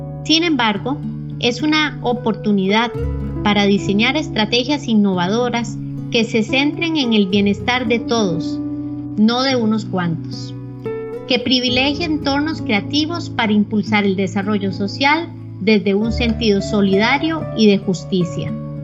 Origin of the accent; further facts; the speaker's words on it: Costa Rica; Los fines de la educación en mi país, Costa Rica, no muy distintos a los de los otros países hermanos